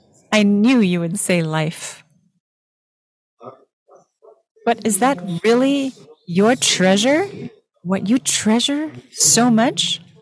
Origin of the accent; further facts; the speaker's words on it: Philippines; moved away; I came from the Philippines, and there are many cockroaches, but they only come out at night when it's dark.